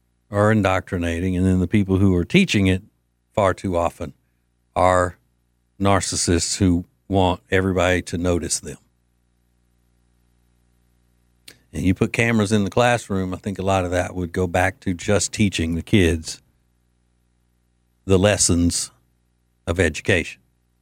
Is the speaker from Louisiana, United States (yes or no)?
yes; Louisiana, United States; First of all, from my home state of Louisiana, Denham Springs, Louisiana.